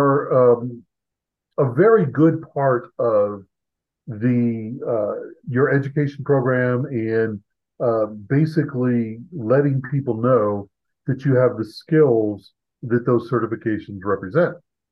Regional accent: Virginia, United States; My undergrad was from Virginia Tech, which is I'm from the East Coast, lived there in Virginia.

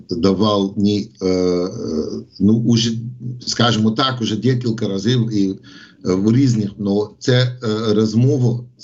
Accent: United States; Ukrainian is a second language; now in Ukraine; я американський хлопець, я і виріс в Америці, працюю вже в Україні і живу 32 роки, але все одно я американець.

